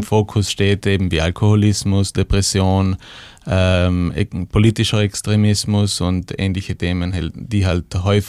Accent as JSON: {"language": "German", "region": "Trentino-Alto Adige", "country": "Italy", "said": "weil bei uns in Südtirol eben das Problem ist, dass gewisse Tabuthemen nicht angesprochen werden"}